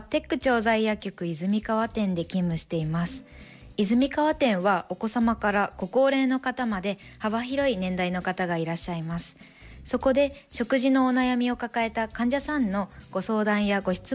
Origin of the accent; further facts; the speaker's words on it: Aomori, Japan; 私は生まれも育ちも青森で、就職も青森県内を希望していたため